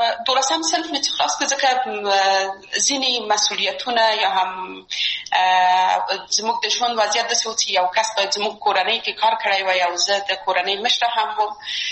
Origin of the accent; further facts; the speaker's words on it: Kabul, Afghanistan; موږ د مکرانو په ساحه کې لوی سوي وو، هلته زموږ بلدتیا ډېره زیاته وه